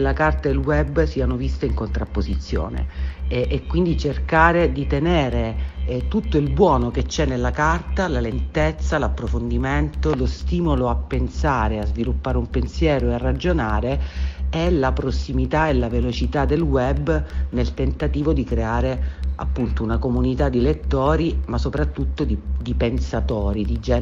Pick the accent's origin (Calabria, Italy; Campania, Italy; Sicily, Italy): Calabria, Italy; Reggio Calabria; siamo di Reggio Calabria, in quanto di Reggio Calabria siamo abitanti della città dello Stretto